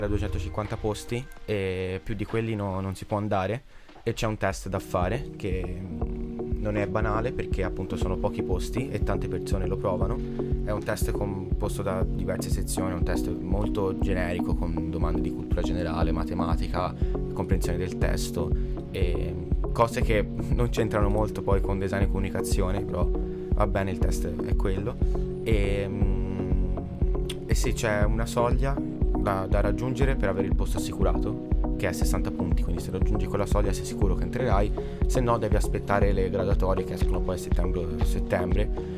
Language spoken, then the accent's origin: Italian; Pisa, Tuscany, Italy; E io vengo dalla Toscana, sono di Pisa e nelle mie zone non c'era un'università del genere